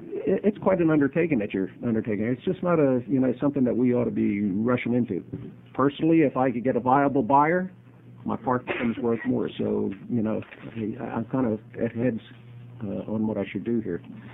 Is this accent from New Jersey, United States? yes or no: yes; New Jersey, United States; Now, I'm from New Jersey originally, and alongside of me is the state of New York and the state of Pennsylvania.